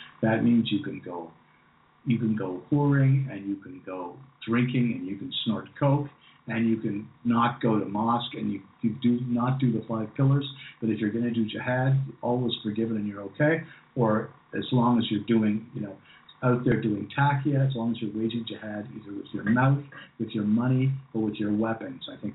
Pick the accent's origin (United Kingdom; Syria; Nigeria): United Kingdom; England; But, you know, being English, I tend to follow the cultural shifts in English-speaking countries much more so than in other ones.